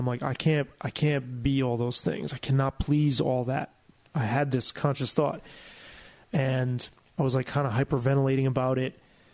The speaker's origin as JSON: {"language": "English", "town": "Bronx", "region": "New York", "country": "United States", "tie": "born or raised there", "said": "I was in my kitchen in the apartment I grew up in the Bronx"}